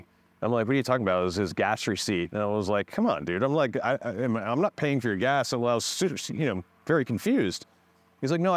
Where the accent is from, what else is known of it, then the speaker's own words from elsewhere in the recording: Frederick, Maryland, United States; You know, here, I grew up in Frederick, Maryland, so I'm from this area.